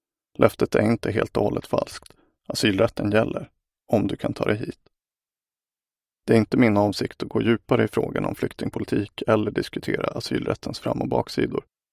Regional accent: Ramsele, Västernorrland County, Sweden; Men för mig representerade den det allra bästa med min uppväxt i Ramsele.

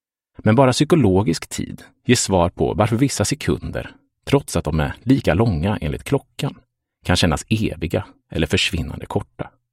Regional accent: Karlskoga, Örebro County, Sweden; fyllde den gula skåpbilen med paket som skulle levereras till företag runt om i min hemstad Karlskoga

